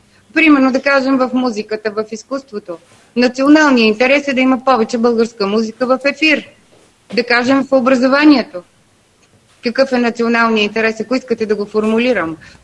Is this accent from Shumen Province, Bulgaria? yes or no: no; Burgas, Burgas Province, Bulgaria; Не, аз съм от Бургас.